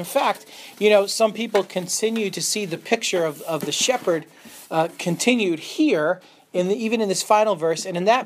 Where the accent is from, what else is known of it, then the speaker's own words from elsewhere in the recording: Connecticut, United States; accent: Connecticut; In Connecticut, herding and hurting are the same thing, so. My Connecticut accent.